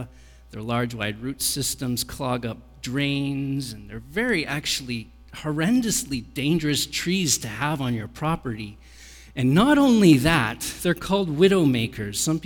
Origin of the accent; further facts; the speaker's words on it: Australia; This is me, being an Australian, in front of what is called the big tree.